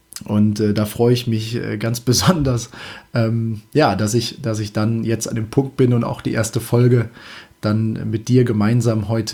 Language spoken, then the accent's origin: German; Germany; ein Begriff, der, ich glaube, irgendwo aus dem Ruhrgebiet oder aus dem Münsterland, Emsland, irgendwo aus der Richtung auf jeden Fall kommt. Und das Schöne dabei ist, das ist meine Heimat.